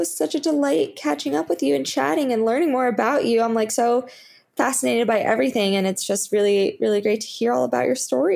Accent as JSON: {"language": "English", "region": "Florida", "country": "United States", "tie": "born or raised there", "said": "I grew up in Florida, so I know all about Publix and everything you're describing."}